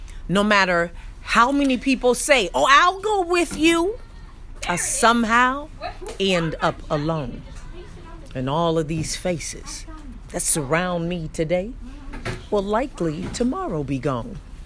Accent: Ohio, United States; born there; moved away as an adult; So I was born in Ohio. I came to California in 2000 in an attempt to work on my career, my art.

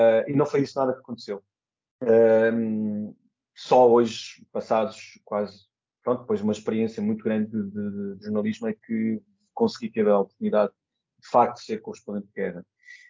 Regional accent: Porto, Norte, Portugal; Na altura não havia curso de comunicação social ou jornalismo no Porto, eu sou do Porto.

